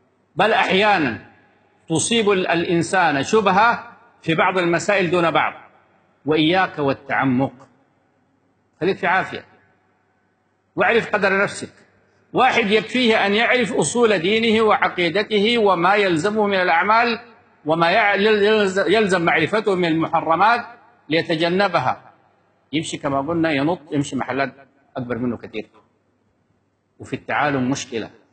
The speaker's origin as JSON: {"language": "Arabic", "country": "Sudan", "accent": "Sudanese", "said": "الشيخ الغديان ده بلهجتنا احنا السودانية بخطك في وضعك المناسب لك طوالي."}